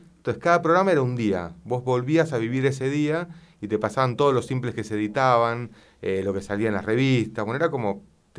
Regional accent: Martínez, Buenos Aires Province, Argentina; zona norte, Martínez.

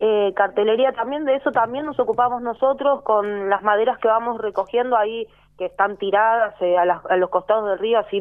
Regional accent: Buenos Aires, Argentina; Yo vengo de Buenos Aires, Buenos Aires era un desastre en los 90.

